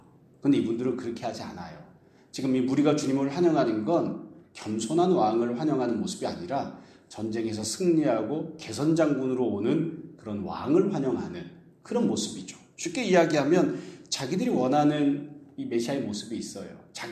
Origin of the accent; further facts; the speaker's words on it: Seoul, South Korea; 저도 어렸을 때 김포공항 쪽에 살았기 때문에 아직도 생각이 납니다.